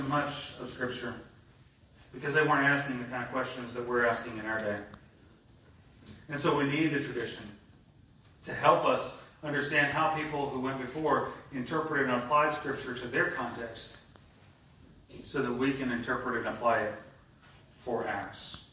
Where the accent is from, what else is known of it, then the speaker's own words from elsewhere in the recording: Baltimore, Maryland, United States; I remember talking to a nun at the church I grew up in Baltimore.